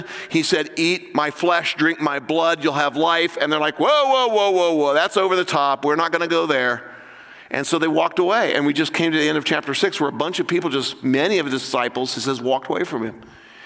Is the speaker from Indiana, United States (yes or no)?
yes; Indianapolis, Indiana, United States; He actually made up a separate scavenger hunt list just for me, a city slicker, right? I'm from Indianapolis.